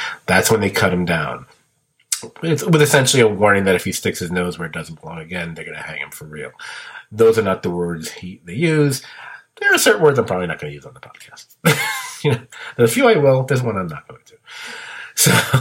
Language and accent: English; Brooklyn, New York, United States; When I was a kid, on the next block from where I lived, and I grew up in Brooklyn, of course, there was this place that we called Dead Man's Alley.